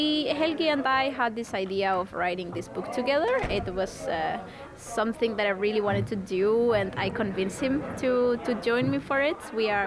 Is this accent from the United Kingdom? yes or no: no; Chile; first language Spanish; English is a second language; moved away; I am originally from Chile, but I have lived in six countries, and I have studied in Chile, Brazil, the US, and Iceland.